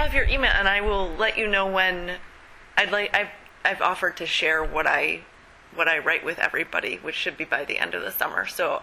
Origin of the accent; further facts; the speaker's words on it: Orono, Maine, United States; also born or lived in Portland; I'm from Orono, but I lived a while in Portland.